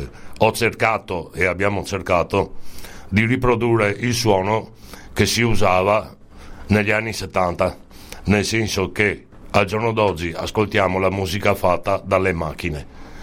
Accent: Venice, Veneto, Italy; però mi so veneziano e mi piace parlare in veneziano.

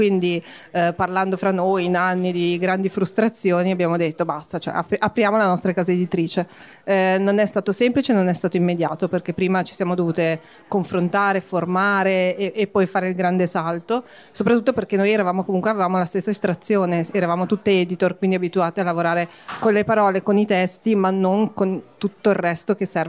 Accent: Milan, Lombardy, Italy; Padova è un po' anche una mia città, ho tanti amici qua, ho parenti, ho tutti, noi siamo di Milano

